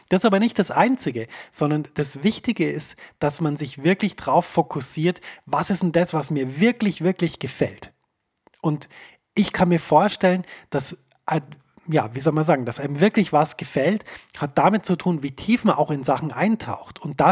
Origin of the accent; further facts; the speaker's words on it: Bavaria, Germany; Ich fand das immer wahnsinnig toll, denn ich komme ja aus Bayern.